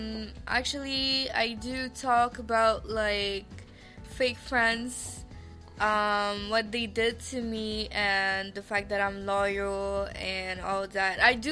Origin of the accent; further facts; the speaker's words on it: Montreal, Quebec, Canada; So, actually … I'm 20 years old. I'm from Montreal.